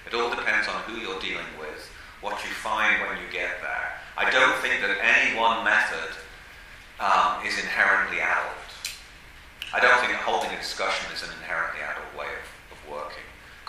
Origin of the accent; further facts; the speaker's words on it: Bootle, North West England, United Kingdom; I come from Bootle in Liverpool. I'm very proud of my background.